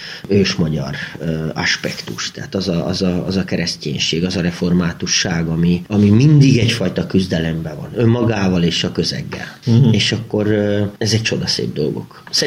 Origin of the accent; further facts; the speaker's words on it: Kopačevo, Osijek-Baranja County, Croatia; én hát nem itt születtem, mert a szülészet az máshol volt, de a gyermekkoromat azt itt töltöttem Kopácson.